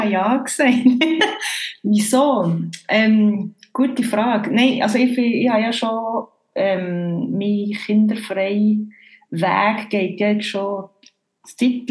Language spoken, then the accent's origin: German; Bern, Switzerland; accent: Bernese; jetzt komme ich da mit meinem Berner Dialekt.